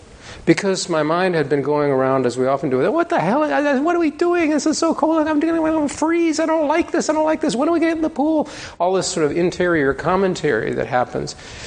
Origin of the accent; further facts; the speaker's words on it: California, United States; I used to swim on swim teams when I grew up in California